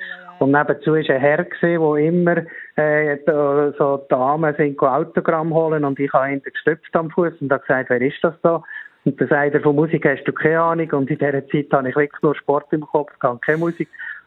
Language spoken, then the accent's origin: German; Switzerland